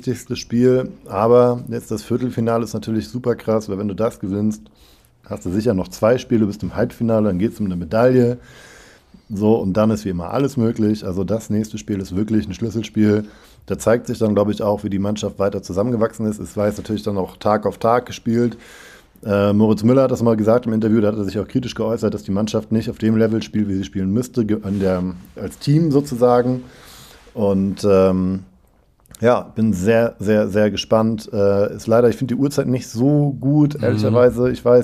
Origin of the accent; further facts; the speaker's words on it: Cologne, North Rhine-Westphalia, Germany; ich komme auch aus Köln, da schneit es nicht so oft so doll